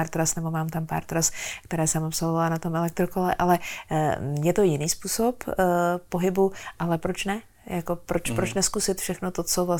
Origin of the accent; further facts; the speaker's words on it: Hradec Králové Region, Czechia; u nás v Krkonoších. Já jsem doma na horách a byť teda je to Polabí, tak u nás docela drsnější část Polabí